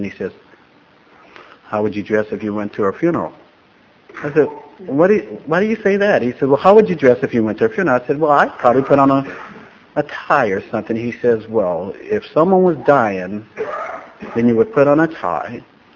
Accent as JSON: {"language": "English", "town": "San Diego", "region": "California", "country": "United States", "tie": "born or raised there", "said": "Like I said, I grew up in San Diego"}